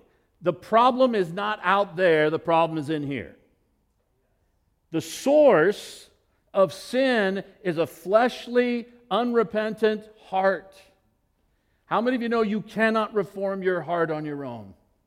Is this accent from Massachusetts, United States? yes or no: no; Nevada, United States; I grew up in Northern Nevada, where the love language on bus trips in high school was the game of poker.